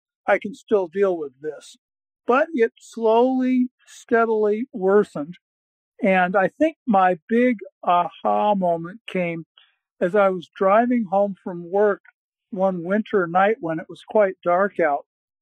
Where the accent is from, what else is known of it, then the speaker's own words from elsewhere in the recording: Kohlberg, Wisconsin, United States; from Kohlberg, Wisconsin.